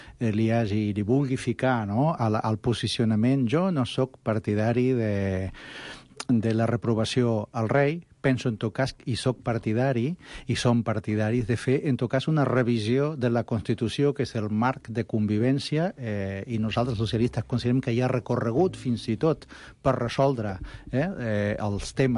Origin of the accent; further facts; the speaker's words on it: Catalonia, Spain; jo, com a català